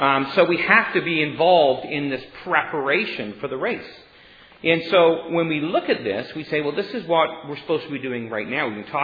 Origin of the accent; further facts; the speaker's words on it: British Columbia, Canada; we used to have a Chinese laundry down the road from us where I grew up in British Columbia.